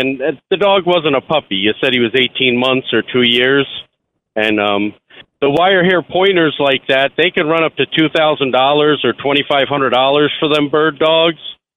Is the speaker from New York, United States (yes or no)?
yes; New York, United States; I grew up in Rockland 20 years, and I spent 30 couple of years up here